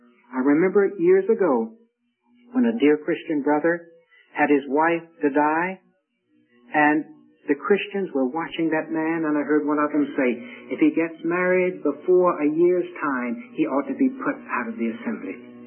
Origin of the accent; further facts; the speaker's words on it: the South, United States; Well, we don't like that, perhaps because we're from the South.